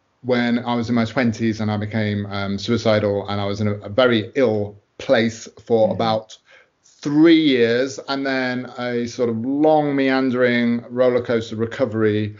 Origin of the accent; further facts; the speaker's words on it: United Kingdom; I'm a British author. I am 45 years old.